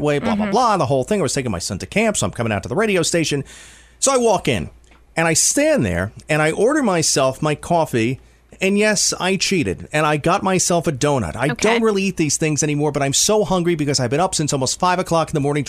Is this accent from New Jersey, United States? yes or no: yes; New Jersey, United States; City mouse, country mouse. I grew up in the New Jersey suburbs.